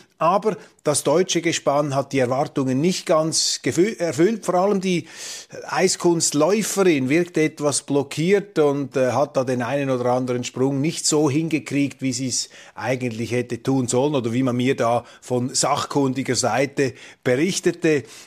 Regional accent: Switzerland; Das ist schon unglaublich, und es macht einen als Schweizer natürlich stolz, wenn eine unserer Firmen da ganz vorne dabei ist.

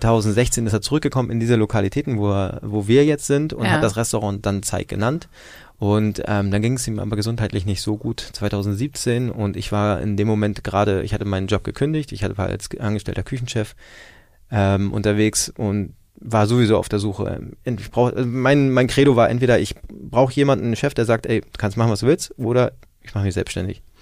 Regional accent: Schleswig-Holstein, Germany; also born or lived in Hamburg; Ich bin gebürtiger Hamburger, genau, und meine Eltern sind dann aber nach Schleswig-Holstein gezogen, und ich habe dann in der Münster meine schulische Ausbildung gemacht und meine Ausbildung zum Koch.

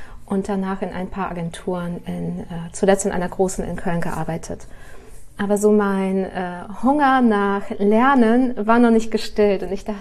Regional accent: Kazakhstan; ich bin in Kasachstan geboren und habe da meine Kindheit verbracht. Und meine Mama hat russlandsdeutsche Wurzeln, mein Papa ist Russe

